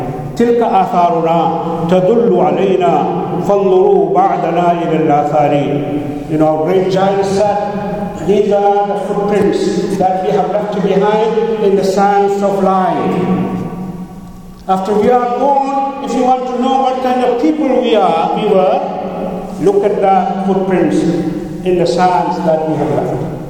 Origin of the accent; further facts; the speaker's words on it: South India, India; I'm coming from a Shafi background. I come from South India. I was raised as a Shafi. I was trained as an alim in the Shafi school.